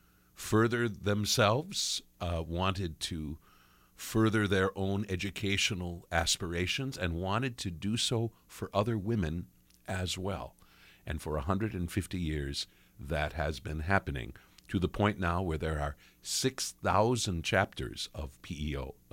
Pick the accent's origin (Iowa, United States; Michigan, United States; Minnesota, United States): Iowa, United States; And I want to add parenthetically that I grew up in Iowa